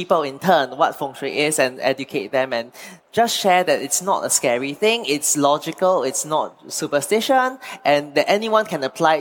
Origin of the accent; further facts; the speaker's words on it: Singapore; I'm from Singapore